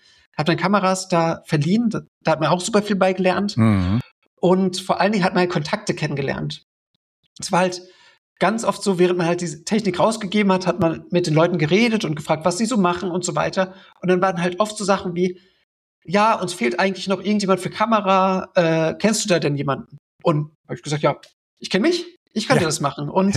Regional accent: Berlin, Germany; ich bin selbst in Köpenick zur Schule gegangen

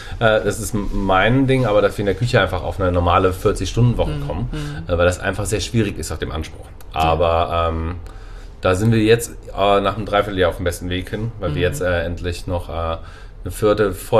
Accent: Grifte, Hesse, Germany; Also ich bin hier aufgewachsen in Grifte, das ist ein Dorf, so 20 Minuten von hier. Und dann bin ich zum Abi nach Kassel gezogen

